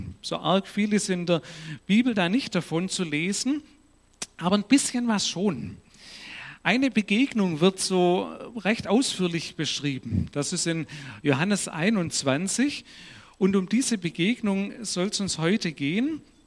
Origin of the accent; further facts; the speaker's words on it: Ludwigsburg, Baden-Württemberg, Germany; Und ursprünglich komme ich hier aus Ludwigsburg.